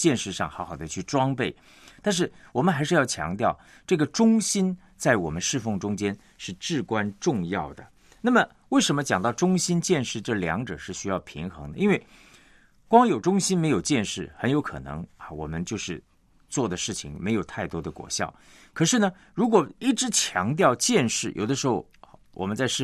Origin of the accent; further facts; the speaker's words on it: China; 也就是我们中国人说这个众望所归的